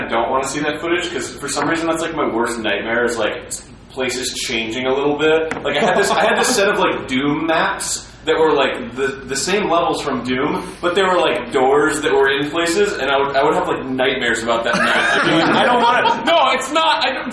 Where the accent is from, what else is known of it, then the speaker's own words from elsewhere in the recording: Florida, United States; Well, I grew up in Florida, so.